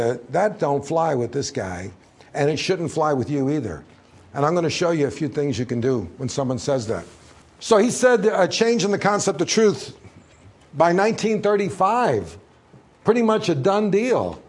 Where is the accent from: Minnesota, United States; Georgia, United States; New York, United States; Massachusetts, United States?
New York, United States; Long Island; there was an intellectual atmosphere where I was growing up on Long Island.